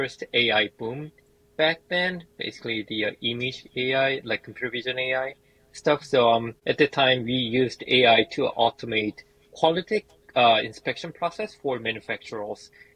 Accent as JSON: {"language": "English", "region": "Ohio", "country": "United States", "said": "Yeah, I'm from Ohio."}